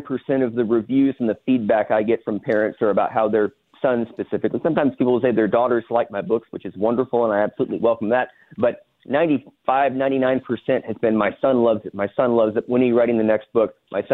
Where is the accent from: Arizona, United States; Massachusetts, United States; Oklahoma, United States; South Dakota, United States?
Oklahoma, United States; Now, growing up in Oklahoma, I just didn't really know any Catholics.